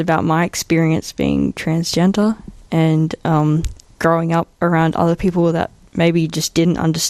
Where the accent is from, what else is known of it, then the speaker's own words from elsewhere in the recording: Bunbury, Western Australia, Australia; from Bunbury.